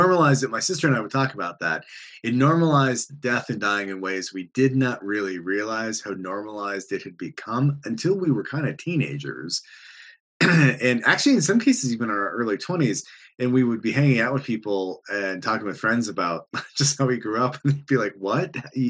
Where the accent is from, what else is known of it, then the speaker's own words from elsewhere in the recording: United States; now in United Kingdom; So I moved to the UK about over 15 years ago now. And I came from the States originally